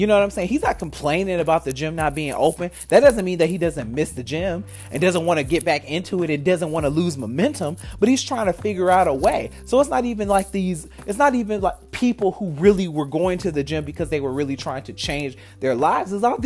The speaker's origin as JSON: {"language": "English", "region": "Michigan", "country": "United States", "said": "And the same thing is kind of going on in my home state of Michigan."}